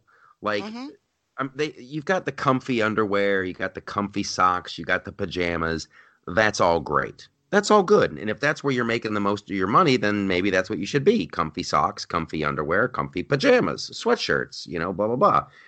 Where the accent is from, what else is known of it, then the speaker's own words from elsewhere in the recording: Columbus, Ohio, United States; I grew up in Columbus, Ohio. Friends of mine worked at the Limited.